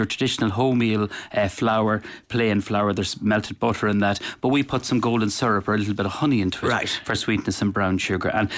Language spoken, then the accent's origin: English; Cavan, Ulster, Ireland; And we're from Cavan.